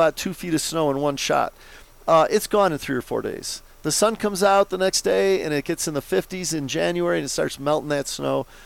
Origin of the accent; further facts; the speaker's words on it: Chicago, Illinois, United States; I grew up in Chicago, Ernie.